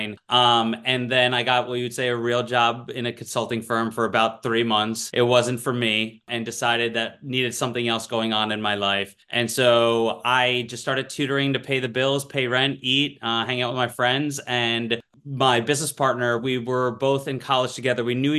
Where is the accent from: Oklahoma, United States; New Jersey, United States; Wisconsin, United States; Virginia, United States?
New Jersey, United States; also born or lived in New York; now in Philadelphia, United States; So I guess I am originally from Jersey. I was born in New York, but lived in Jersey most of my life. Came to Philadelphia for college and never left.